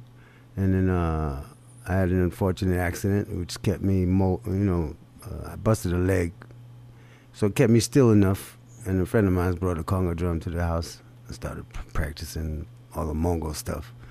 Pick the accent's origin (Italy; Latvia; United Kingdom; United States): United States; Bronx, New York; Well, you gotta fight to survive, you know, in the Bronx, either physically or musically.